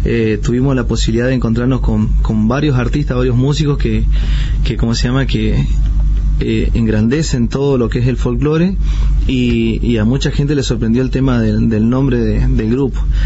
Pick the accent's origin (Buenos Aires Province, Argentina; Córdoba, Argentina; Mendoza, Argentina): Mendoza, Argentina; Tunuyán; nosotros, bueno, venimos del departamento de Tunuyán, de acá a 80 kilómetros más o menos